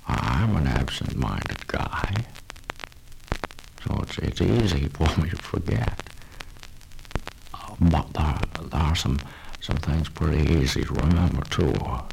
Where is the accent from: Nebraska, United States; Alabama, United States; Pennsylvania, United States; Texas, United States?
Pennsylvania, United States; And he got me to talking about growing up in Pennsylvania and about my family